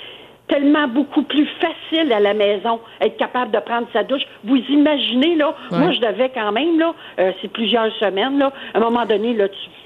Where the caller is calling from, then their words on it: Montreal, Quebec, Canada; Moi, écoutez, je suis de Montréal.